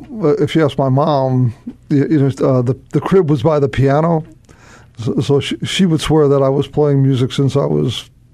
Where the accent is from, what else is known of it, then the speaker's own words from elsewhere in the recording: New York, United States; But when I came to Chicago, because I'm originally from New York, I met a man named Steve Schaefer